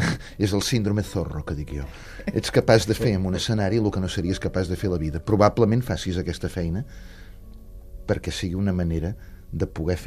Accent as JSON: {"language": "Catalan", "town": "Terrassa", "region": "Catalonia", "country": "Spain", "tie": "born or raised there", "said": "No, sóc fill de Terrassa, però vinc a Sant Cugat."}